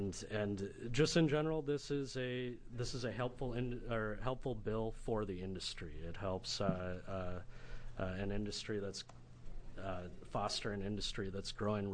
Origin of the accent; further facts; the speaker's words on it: Iowa, United States; I'm actually from Iowa originally.